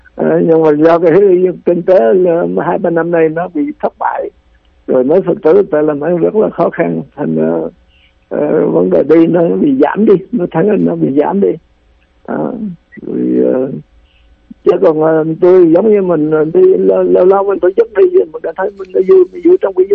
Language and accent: Vietnamese; Phú Yên, Vietnam; Phú Yên là quê hương của tôi, thứ hai là tôi đi quen rồi